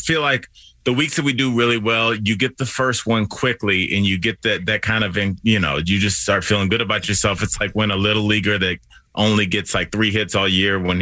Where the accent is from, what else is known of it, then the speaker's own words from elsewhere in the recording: Ohio, United States; But see, I'm born and raised in Northeast Ohio, and we do one thing really well, and that's our delis, baby.